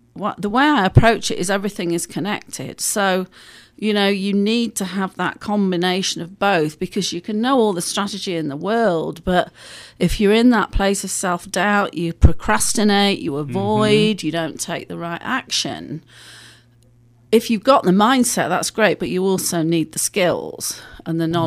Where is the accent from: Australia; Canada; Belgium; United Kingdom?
United Kingdom; England; moved away as an adult; now in United States; I'm from England, but I did marry a Texan.